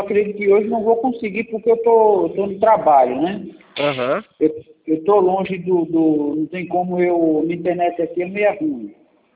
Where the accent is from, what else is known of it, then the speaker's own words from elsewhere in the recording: Valente, Bahia, Brazil; born there; Não, Bahia.